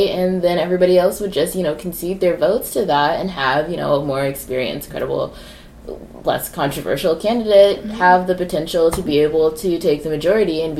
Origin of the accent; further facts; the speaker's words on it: Ohio, United States; And I'm from Ohio. I'm from Ohio, so I have a lot of heartburn about